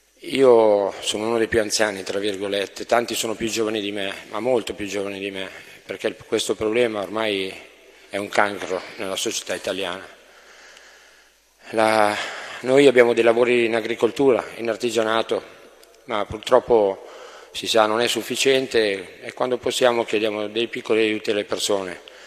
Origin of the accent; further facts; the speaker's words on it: Lombardy, Italy; Io vengo dalla provincia di Milano, ho 47 anni e da quasi 3 anni vivo in comunità.